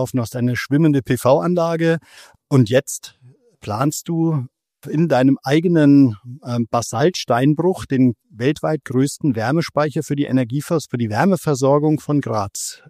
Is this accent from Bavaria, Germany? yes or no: yes; Bavaria, Germany; ich komme aus Mainfranken, da gibt es Muschelkalk und auch jede Menge Steinbrüche